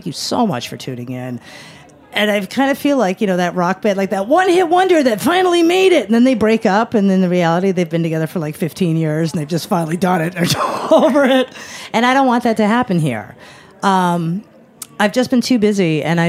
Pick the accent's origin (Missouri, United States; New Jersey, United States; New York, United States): New York, United States